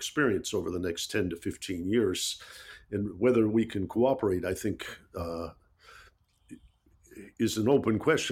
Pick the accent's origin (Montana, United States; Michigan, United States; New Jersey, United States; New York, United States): Michigan, United States; Detroit; I'm from Detroit, Michigan, the auto industry.